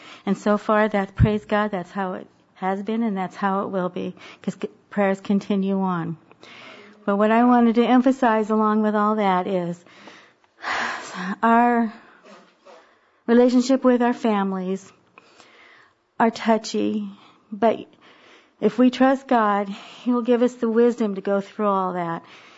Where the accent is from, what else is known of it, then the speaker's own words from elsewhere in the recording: Texas, United States; You know, my mom's from Texas. I'm from Texas.